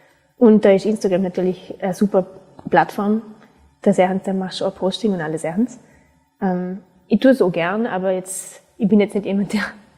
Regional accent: Vorarlberg, Austria; Und ich bin eine sehr stolze Österreicherin.

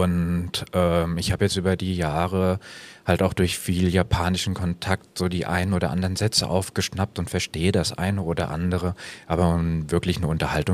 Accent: Weilburg, Hesse, Germany; now in Bad Camberg, Germany; Ich bin ja ursprünglich aus Weilburg und habe da im Turnverein schon die Kinder- und Jugendgruppen gemacht und unterrichtet und bin dann quasi mit meiner Selbstständigkeit nach Bad Camberg gegangen.

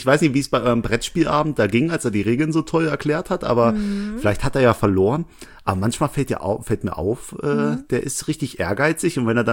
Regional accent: Langweiler, Rhineland-Palatinate, Germany; Ich komme ja aus Langweiler, da wohne ich

